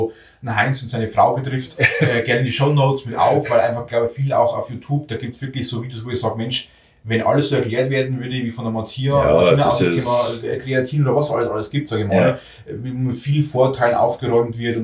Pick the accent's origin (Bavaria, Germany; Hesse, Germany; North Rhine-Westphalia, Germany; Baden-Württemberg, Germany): Bavaria, Germany; bei uns in Bayern